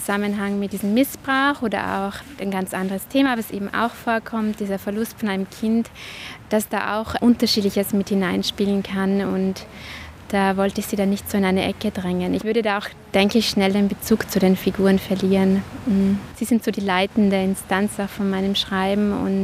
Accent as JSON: {"language": "German", "country": "Austria", "also_born_or_lived": "Switzerland", "lives_now": "Vorarlberg, Austria", "said": "Ich bin Österreicherin und Schweizerin. Ja, jetzt bin ich wieder so, wie ich wohne. Ich wohne in Vorarlberg"}